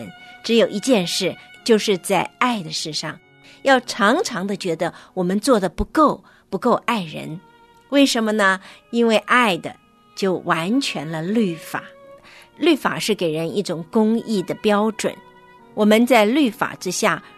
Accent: China

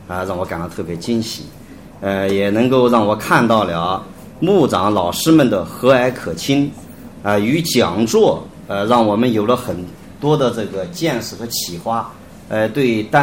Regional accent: Henan, China; 大家好，我是河南的

